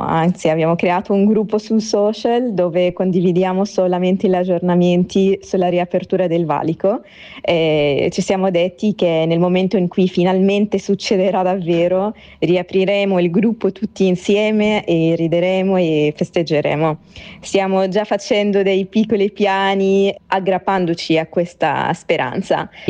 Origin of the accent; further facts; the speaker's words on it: Khan Yunis, Gaza Strip, Palestine; Io vengo da Khan Yunis, quindi il giro era sempre Khan Yunis Rafah o Khan Yunis Gaza.